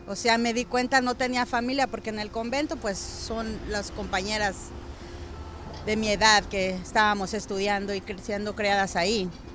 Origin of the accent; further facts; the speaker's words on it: Mexico City, Mexico; En el Olivar del Conde, primera sección.